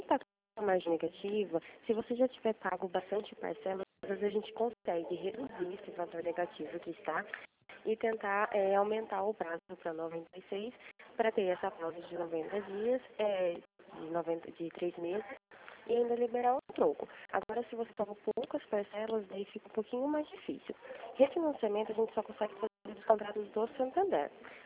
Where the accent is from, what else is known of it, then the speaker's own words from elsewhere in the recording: Londrina, Paraná, Brazil; Nós somos aqui de Londrina. Paraná.